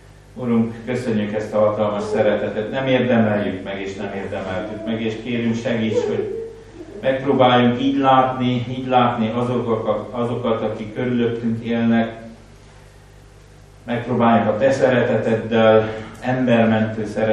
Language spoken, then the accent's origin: Hungarian; Nyáregyháza, Pest, Hungary; én egy Dél-Pest megyei faluban, nyáregyházán nőttem föl, oda köt a gyerekkor egészen sokáig. Ott jártam iskolába